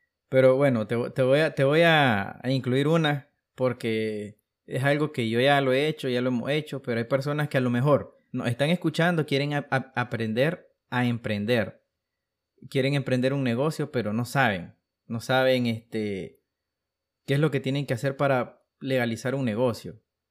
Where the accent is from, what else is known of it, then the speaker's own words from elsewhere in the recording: Nicaragua; vos como nicaragüense podías abrir tu cuenta en PayPal. Creo que para 2013 o 14 entró PlayStation Plus, la PlayStation Store a Nicaragua. O sea, quiere decir que en ese aspecto ya no hemos estado modernizando